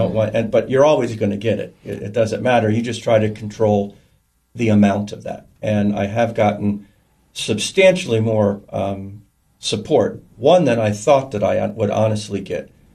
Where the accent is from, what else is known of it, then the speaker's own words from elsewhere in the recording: Florida, United States; back when I'm from South Florida, almost down in the Keys